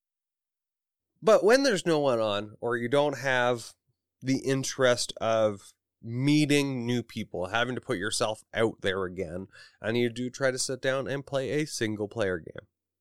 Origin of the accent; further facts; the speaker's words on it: Canada; I am from Canada.